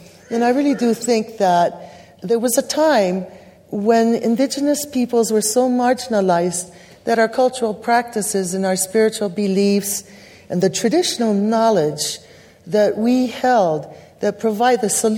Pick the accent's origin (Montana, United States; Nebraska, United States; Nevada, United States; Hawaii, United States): Hawaii, United States; Being a Hawaiian, Kanaka Maoli, our job is to work with our peoples.